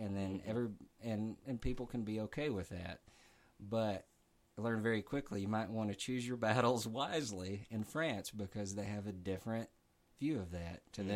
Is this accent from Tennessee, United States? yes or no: yes; Tennessee, United States; accent: Tennessee; no matter how hard I tried, I was never going to get rid of my Tennessee accent.